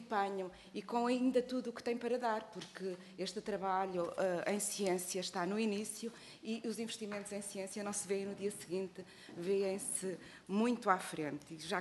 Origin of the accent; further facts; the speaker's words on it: Portugal; para mim e para nós todos que somos portugueses e portuguesas